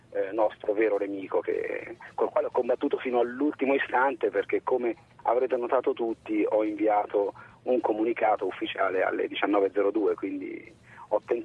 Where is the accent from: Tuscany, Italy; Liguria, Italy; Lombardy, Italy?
Tuscany, Italy; Siena; moved away; Io vengo da Siena, me ne sono andato per fare il mio lavoro in posti semplicemente, sì, sicuramente più difficili dal punto di vista imprenditoriale da percorrere